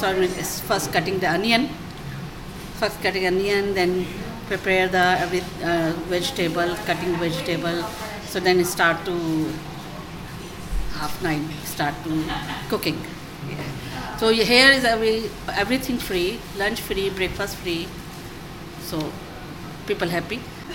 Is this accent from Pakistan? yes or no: yes; Pakistan; English is a second language; I'm from Pakistan.